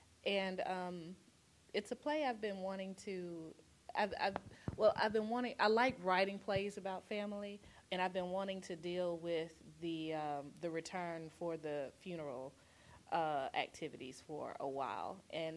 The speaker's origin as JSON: {"language": "English", "region": "Mississippi", "country": "United States", "said": "Their home is Mississippi, and they're returning to Mississippi for the funeral, and I am from Mississippi, so that's something that I know very well, and I love to write about Mississippi."}